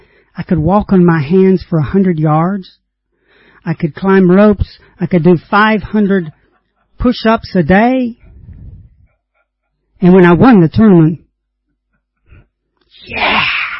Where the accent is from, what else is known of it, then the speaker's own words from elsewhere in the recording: Tennessee, United States; I grew up on Lake Chickamauga in Tennessee, and on a summer's evening, the lake is smooth and quiet.